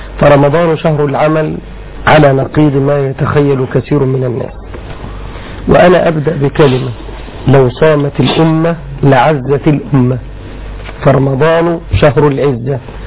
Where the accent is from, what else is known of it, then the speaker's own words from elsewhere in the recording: Egypt; زمان عملوا عندنا في مصر كان متوسط عمل الفرد الموظف الحكومة 24 دقيقة